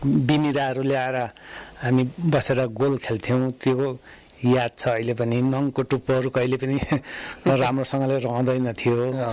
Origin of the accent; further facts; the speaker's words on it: Panbari, Samtse, Bhutan; हामीहरू पानबारीमै जन्मेको हो, म पानबारीमा हुर्किएँ।